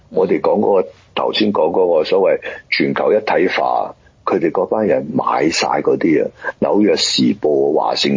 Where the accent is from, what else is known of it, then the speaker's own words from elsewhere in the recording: United States; 我哋喺美國長大嘅人